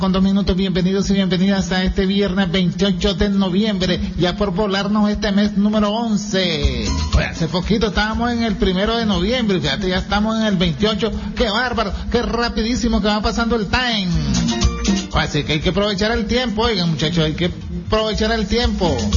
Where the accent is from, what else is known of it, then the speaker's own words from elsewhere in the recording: Jinotega, Nicaragua; now in Managua, Nicaragua; me reporto de Managua, pero soy de Jinotega.